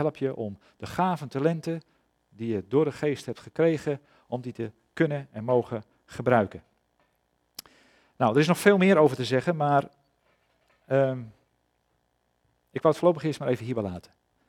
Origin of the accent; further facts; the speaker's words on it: Netherlands; Als ik zeg van ik ben Nederlander. Nou, misschien dat jullie dat wel geloven. Ik spreek redelijk Nederlands. En ik kom hier vaak. Dus ik zal wel ergens in de buurt wonen.